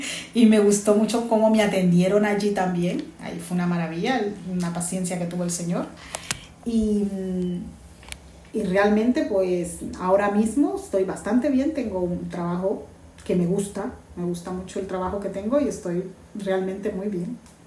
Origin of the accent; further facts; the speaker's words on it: Honduras; now in Spain; yo vengo de Honduras a España.